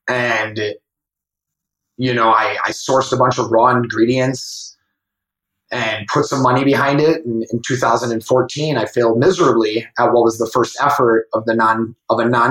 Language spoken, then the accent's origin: English; Wisconsin, United States; You know, I grew up playing sports in the Midwest, in Wisconsin.